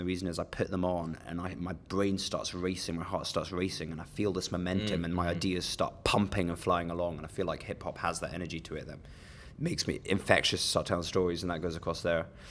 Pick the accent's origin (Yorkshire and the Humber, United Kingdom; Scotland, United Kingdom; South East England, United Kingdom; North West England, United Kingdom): Scotland, United Kingdom; Edinburgh; now in London, United Kingdom; But I'm born and bred Edinburgh, Scotland.